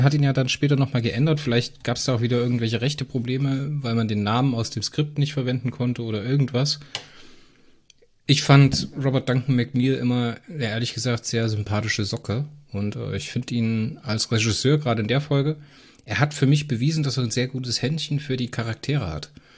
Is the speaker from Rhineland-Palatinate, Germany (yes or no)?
yes; Rhineland-Palatinate, Germany; Bei uns im Hunsrück